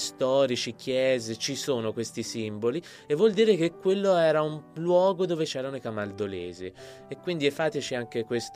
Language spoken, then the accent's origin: Italian; Tuscany, Italy; le mie origini non sono della città di Arezzo, sono del Casentino, quindi per chi viene comunque da fuori, anche se è sempre terra di Arezzo